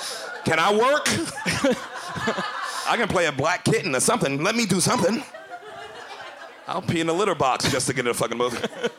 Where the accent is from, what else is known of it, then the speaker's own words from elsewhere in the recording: Brooklyn, New York, United States; I was born and raised in Bedford-Stuyvesant. Decatur, Howard, Saratoga.